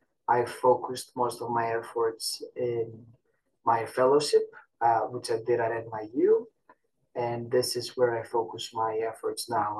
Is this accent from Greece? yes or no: yes; Greece; I'm originally from Greece. I did my medical school in Athens, Greece.